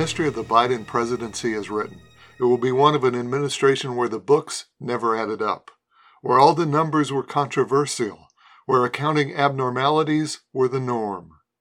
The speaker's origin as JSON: {"language": "English", "region": "Pennsylvania", "country": "United States", "tie": "born or raised there", "said": "including my home state of Pennsylvania"}